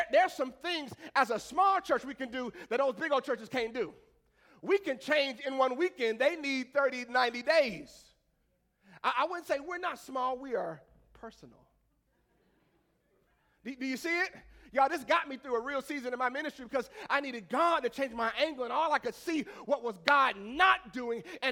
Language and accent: English; the South, United States; I'm from the South, baby. I like to put a little I on the end of everything.